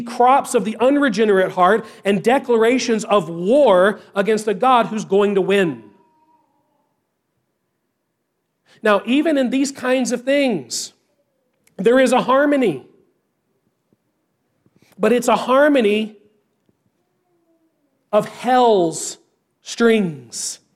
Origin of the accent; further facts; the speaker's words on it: the South, United States; But, and this is, growing up in the South, this is what so many churches fail to do.